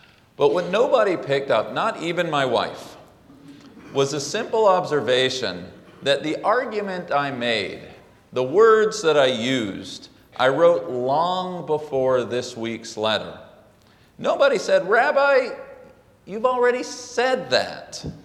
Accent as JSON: {"language": "English", "country": "United States", "said": "First, as an American, July 5th, 2008, my very first Shabbat here at Park Avenue"}